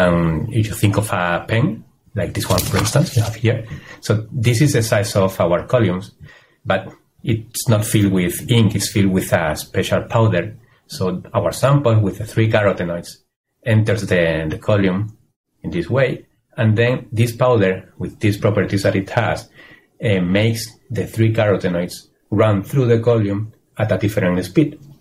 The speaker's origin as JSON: {"language": "English", "country": "Spain", "said": "Well, I am a biochemist and I'm from Spain"}